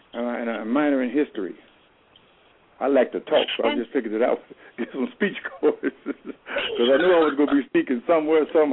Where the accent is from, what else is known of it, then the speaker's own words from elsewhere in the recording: Alliance, Ohio, United States; and then we got back to Ohio, and then we grew up there in Alliance. Like I say, a population of maybe 31,000, and we went to school with black and white at Alliance High School.